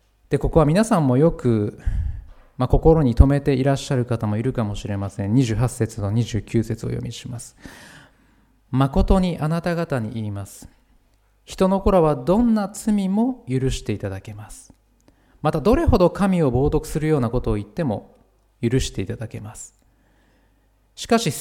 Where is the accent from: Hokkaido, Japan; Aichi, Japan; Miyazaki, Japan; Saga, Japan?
Hokkaido, Japan; Biratori; ビラトリからやってきたというとあんまりちょっとこうね自分の地元なんであれですけれども